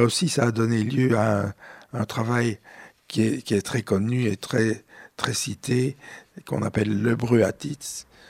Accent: Belgium; moved away; also born or lived in Germany; Je venais de Belgique.

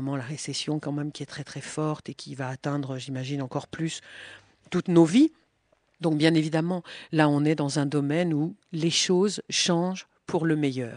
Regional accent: France; D'abord parce qu'il est anglais, que je suis française

